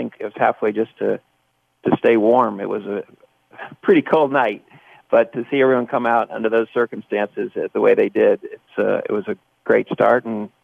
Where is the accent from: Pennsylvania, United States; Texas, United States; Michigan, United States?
Texas, United States; Dallas; Yeah, I grew up in Dallas and the Dallas Tornado.